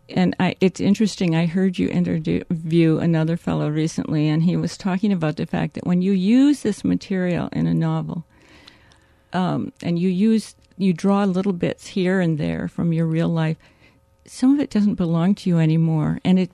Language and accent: English; Iowa, United States; I'm from Iowa, and I did go to the workshop, but our lives are very different.